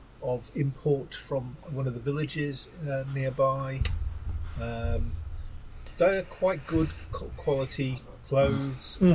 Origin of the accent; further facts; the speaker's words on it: United Kingdom; We are British and we are proud of it.